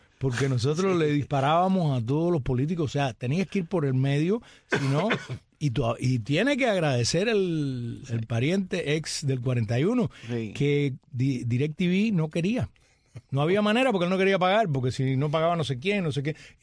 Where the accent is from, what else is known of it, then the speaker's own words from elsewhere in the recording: Cuba; ¿Tú sabes cómo somos los cubanos, Diego?